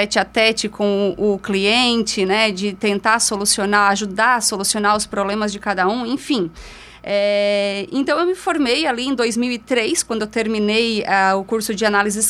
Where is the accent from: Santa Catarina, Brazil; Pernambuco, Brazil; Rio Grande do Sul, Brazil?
Santa Catarina, Brazil; Criciúma; born there; E nasci em Criciúma, na verdade, né, Moro? Nasci em Criciúma em 81. Meus pais moravam lá na época, né?